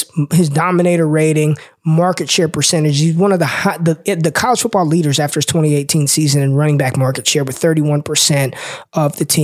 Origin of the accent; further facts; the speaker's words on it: Las Vegas, Nevada, United States; And y'all know I'm from the West Coast, grew up in Vegas, so a USC Trojans fan